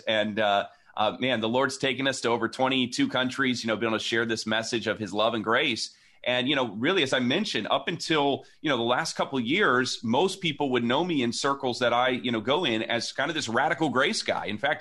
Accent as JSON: {"language": "English", "town": "South Bend", "region": "Indiana", "country": "United States", "also_born_or_lived": "Ohio", "said": "Yeah, so I'm actually in South Bend, from South Bend, Indiana. Spent a couple of years in Ohio."}